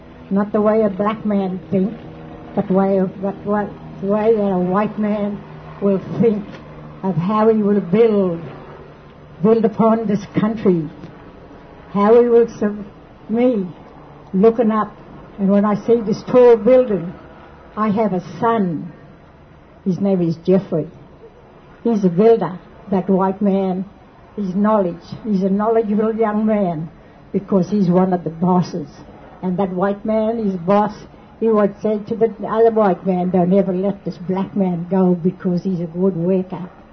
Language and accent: English; Woorabinda, Queensland, Australia; born there; I was born in Woorabinda. My father was taken away from his homeland, Taroom.